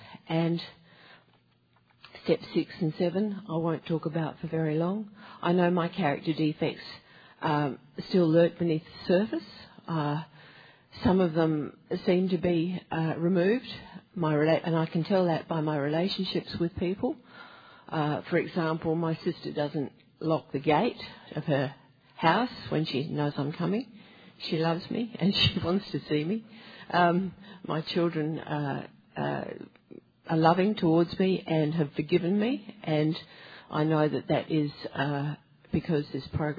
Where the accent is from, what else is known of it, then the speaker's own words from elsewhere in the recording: South Australia, Australia; I come from South Australia, and my home group is Coffin Bay, Monday night.